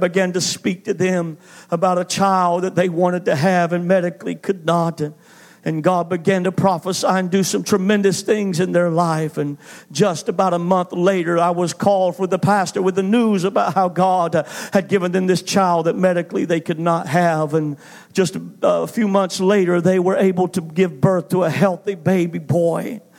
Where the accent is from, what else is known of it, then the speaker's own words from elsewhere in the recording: Atlanta, Georgia, United States; I was preaching in Atlanta, Georgia, my hometown.